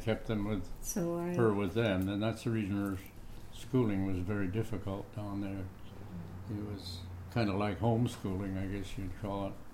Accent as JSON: {"language": "English", "town": "Colton", "region": "California", "country": "United States", "tie": "born or raised there", "said": "Well, I was born in Colton, California. I'm a California native."}